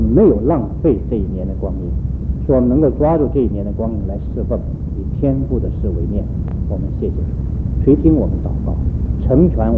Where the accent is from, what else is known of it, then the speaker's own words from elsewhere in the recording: China; 二十一世纪的话是中国人，是我们中国人。